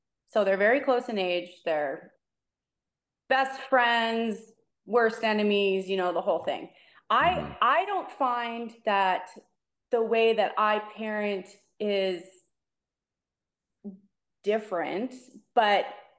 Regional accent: Saskatchewan, Canada; also born or lived in Winnipeg; now in Winston-Salem, United States; I actually live in North Carolina right now. Yeah. So I'm from Saskatchewan. I moved to Winnipeg, so that's really where I live. But I'm living in North Carolina. I moved here in June of last year, and we're here for 1 year.

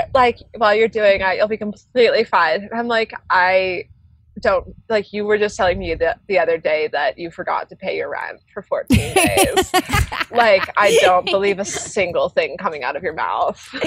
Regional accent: Colorado, United States; One time my dog, when I was growing up in Colorado

